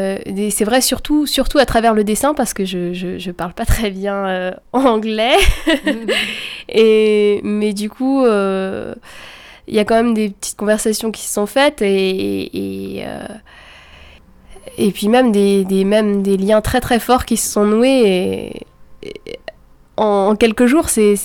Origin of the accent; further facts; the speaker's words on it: Pontivy, Brittany, France; born there; Je suis née à Pontivy.